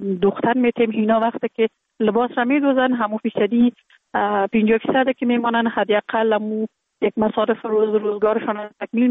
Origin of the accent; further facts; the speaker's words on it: Kabul, Afghanistan; born there; در کابل زندگی میکنم. در کابل متولد شدیم در سال 1363 در یک خانه اوده روشن فکر، خانواده که از جمله خانواده های اهل معارف کشور بودن متولد شدیم